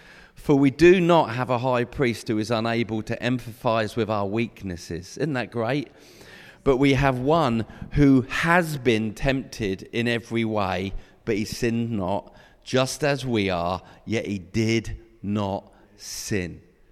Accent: England, United Kingdom; Now, being British and English, whatever you want to call me, it's amazing.

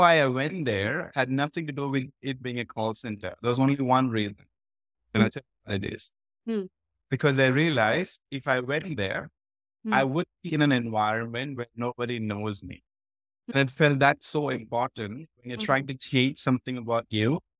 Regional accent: India; Delhi, the capital of India, which is on the northern side, which was like 2,000 kilometers away from my hometown.

